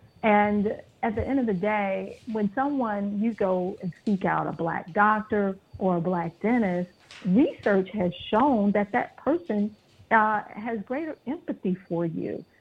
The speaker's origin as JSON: {"language": "English", "town": "Miami", "region": "Florida", "country": "United States", "tie": "born or raised there", "said": "I grew up in Miami's inner city."}